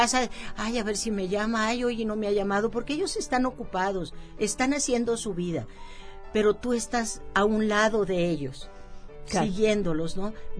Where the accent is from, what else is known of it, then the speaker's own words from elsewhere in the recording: Monterrey, Nuevo León, Mexico; Soy de Monterrey.